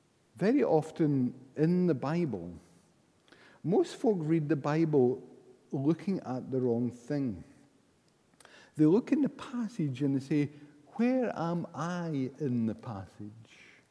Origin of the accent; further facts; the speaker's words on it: Paisley, Scotland, United Kingdom; I was raised in Paisley. And we've got a whole vocabulary that you good Highlanders have never known.